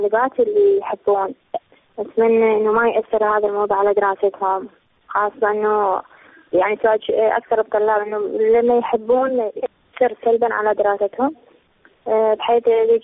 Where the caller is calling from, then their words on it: Basra, Basra Governorate, Iraq; ألو، مساء الخير، أنا … من البصرة